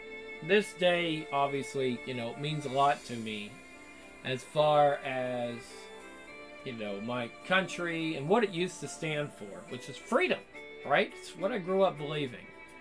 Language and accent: English; United States; born there; I was born in America, but I'm not really a fan of the people that created the country.